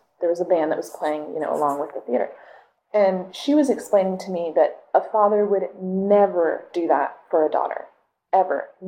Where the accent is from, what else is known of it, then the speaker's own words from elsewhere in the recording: California, United States; so I grew up surfing in North County, and it's a male-dominated sport.